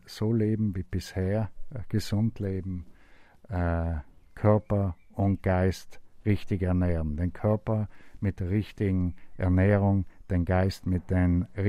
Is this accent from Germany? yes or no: no; South Tyrol, Italy; Ist meine Heimat.